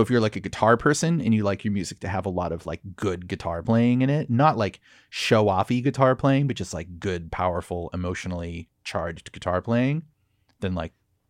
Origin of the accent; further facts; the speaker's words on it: Laguna Beach, California, United States; Yeah, I'm from Laguna, Dana Point.